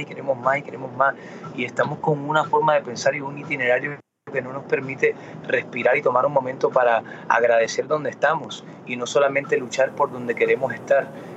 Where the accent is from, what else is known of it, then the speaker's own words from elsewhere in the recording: Miami, Florida, United States; first language Spanish; soy latino 100%, pero también soy americano 100%. Nací y me crié en Miami. Pero esas raíces mías, el idioma del español fue el primer idioma que yo aprendí.